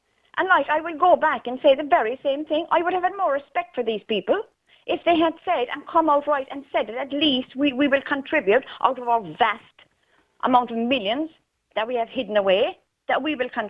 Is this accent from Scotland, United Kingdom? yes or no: yes; Scotland, United Kingdom; Born and bred in Scotland.